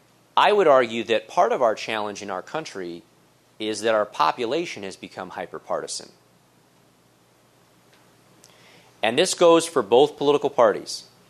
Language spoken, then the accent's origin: English; Illinois, United States; I'm a Republican from Illinois.